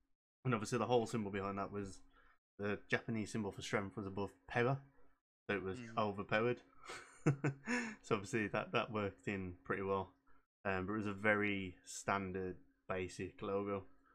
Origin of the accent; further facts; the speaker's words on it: Wolverhampton, West Midlands, United Kingdom; am 25 years old. Yes, young. I'm not sure which way you say that now. I'm from Wolverhampton in the West Midlands.